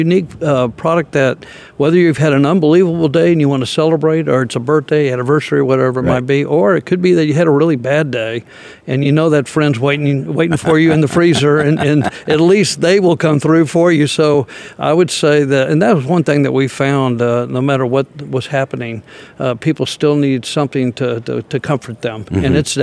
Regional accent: San Antonio, Texas, United States; I grew up in San Antonio.

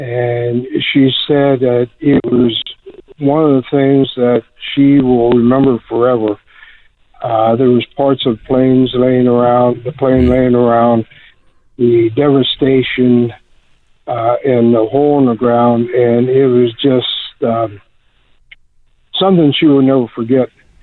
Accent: Pennsylvania, United States; I am actually 4 miles. Maybe 5 miles from Flight 93, and I'm from the Freedons area.

